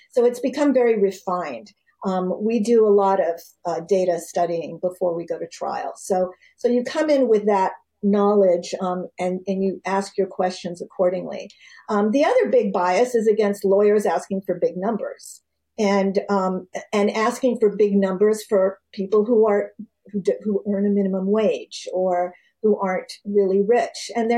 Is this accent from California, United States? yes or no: yes; California, United States; I'm a Californian and I don't know.